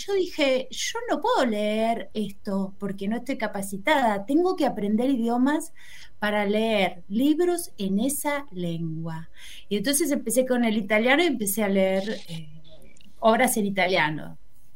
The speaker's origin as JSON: {"language": "Spanish", "town": "Mar del Plata", "region": "Buenos Aires Province", "country": "Argentina", "tie": "born or raised there", "said": "No, yo nací en las puertas de la Patagonia, me crié en Mar del Plata."}